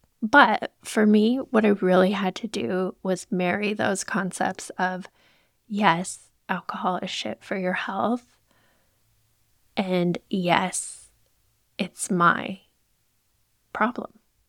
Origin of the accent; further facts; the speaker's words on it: Moscow, Idaho, United States; I grew up in Moscow, Idaho.